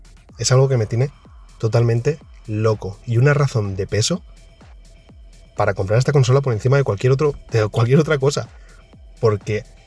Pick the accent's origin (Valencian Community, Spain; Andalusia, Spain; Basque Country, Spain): Valencian Community, Spain; Castellón de la Plana; de Castellón.